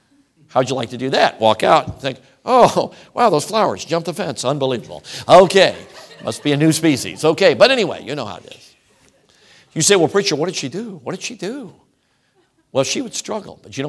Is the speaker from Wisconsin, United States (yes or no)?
yes; Wisconsin, United States; Now, I'm from Wisconsin. I think we can garden it.